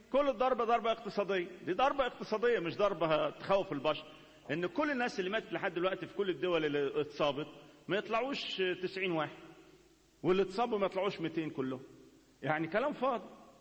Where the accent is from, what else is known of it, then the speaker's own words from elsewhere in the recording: Upper Egypt, Egypt; احنا عندنا في الصعيد نسميها زرزورة جنزورة، انتوا هنا في الخواجات يسموها عصفورة